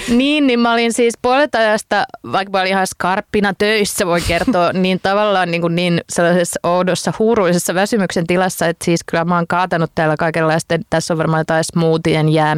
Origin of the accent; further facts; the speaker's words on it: Tavastia Proper, Finland; Mä olen kantahämäläinen liikutukseni piilottelija